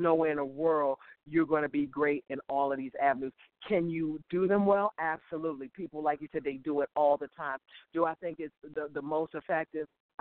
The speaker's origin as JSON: {"language": "English", "town": "Washington", "region": "District of Columbia", "country": "United States", "tie": "born or raised there", "said": "For me to have been in my hometown the majority of my career in between the two competing stations four times. I mean, the very first time I was at home in D.C."}